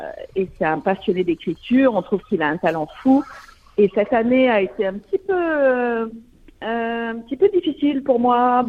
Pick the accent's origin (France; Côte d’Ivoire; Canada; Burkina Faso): France; Je suis française